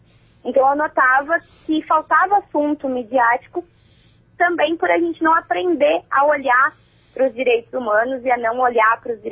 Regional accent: South Region, Brazil; Acontece no Norte e no Nordeste, mas eu sou do Sul e aqui também acontece.

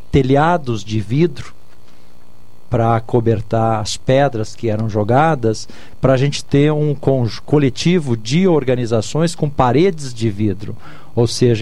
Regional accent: Brazil; aquilo que nós, enquanto brasileiros, entendemos como certo e errado

